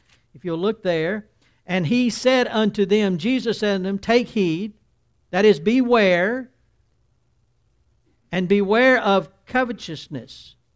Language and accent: English; Alabama, United States; I'm from Alabama. We treat everybody right in Alabama.